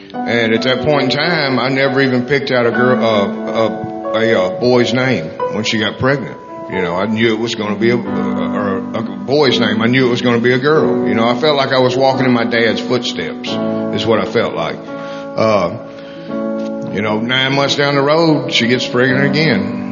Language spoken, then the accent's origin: English; Humboldt, Tennessee, United States; I'm 47 years old. As you can see, I'm not a teenager. I'm from Humboldt, Tennessee, down the road here. Grew up on the weekends at Big Sandy, up at Country Junction, Sorrels and stuff.